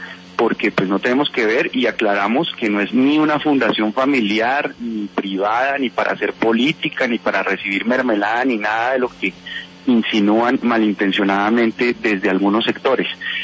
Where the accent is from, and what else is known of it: Colombia